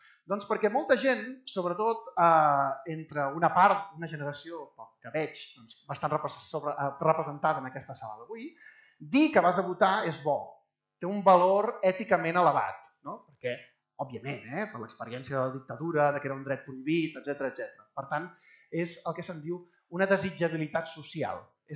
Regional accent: Mataró, Catalonia, Spain; Hi havia eleccions municipals, en aquest cas a Mataró, d'on jo soc

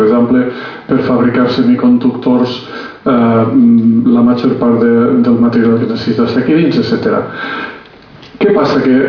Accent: Bétera, Valencian Community, Spain; jo soc de Bétera, un poble més o menys pla.

